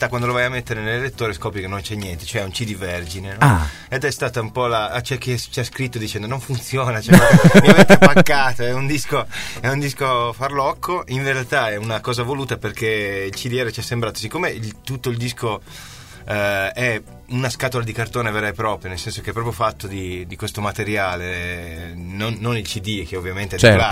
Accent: Turin, Piedmont, Italy; Torino, siamo direttamente

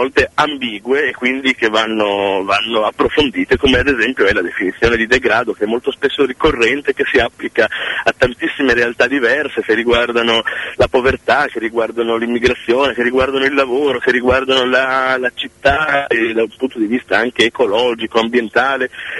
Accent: Bologna, Emilia-Romagna, Italy; Però la scelta di Bologna nasce dal fatto che siamo bolognesi di fatto.

